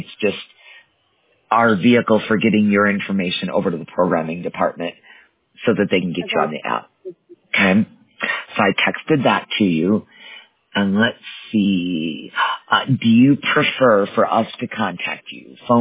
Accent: Wisconsin, United States; now in Colorado, United States; Live in Colorado, but I was born and raised in Wisconsin, and my husband in North Dakota.

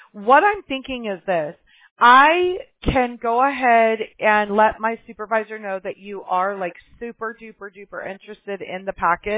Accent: Mobile, Alabama, United States; born there; I was born in Mobile, Alabama. You're my people.

